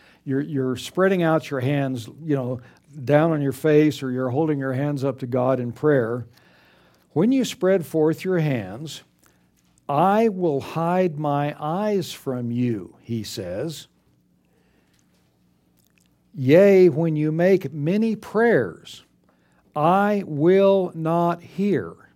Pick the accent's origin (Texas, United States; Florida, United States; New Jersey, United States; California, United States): Texas, United States; I grew up in West Texas, and if you've ever been to West Texas, it is desert, rocks, sand, rattlesnakes, cactus, hot.